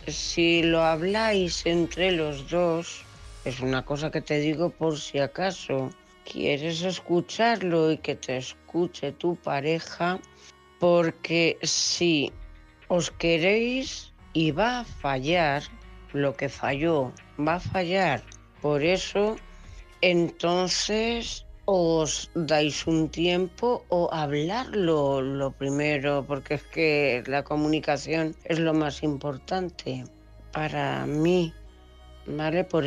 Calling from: Cuenca, Castilla-La Mancha, Spain; corresponsal de Cuenca, corresponsales.

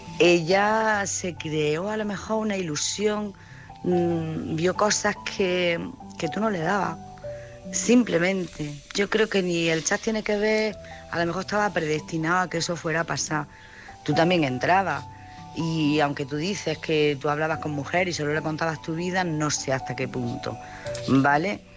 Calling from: Jaén, Andalusia, Spain

